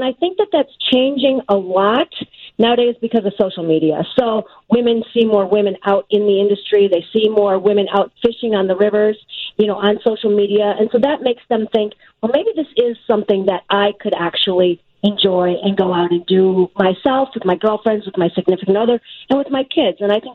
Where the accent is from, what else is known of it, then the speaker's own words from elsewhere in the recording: Midwest, United States; even though I grew up in the Midwest, I don't really like to catch and keep fish.